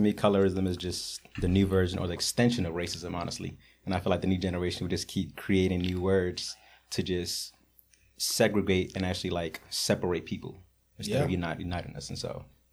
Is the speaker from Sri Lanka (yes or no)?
no; Ethiopia; now in United States; I am Ethiopian and I live in America.